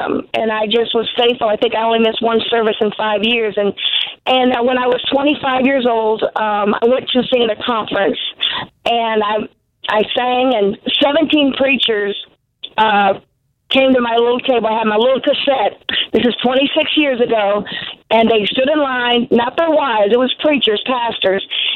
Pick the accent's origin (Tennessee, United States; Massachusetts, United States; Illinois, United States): Illinois, United States; Normal; born there; Well, I was born in Normal, Illinois. Some people question if I'm normal, but I was born in the city of Normal, Illinois